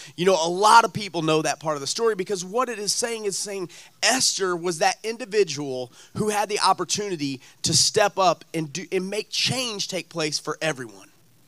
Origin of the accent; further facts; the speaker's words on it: Alton, United States; I remember growing up in Alton as a kid